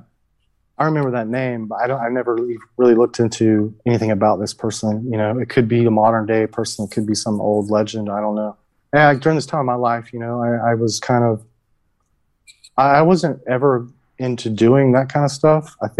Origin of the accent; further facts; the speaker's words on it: Georgia, United States; Or, you know, it's the Bible Belt in me because I'm from Georgia.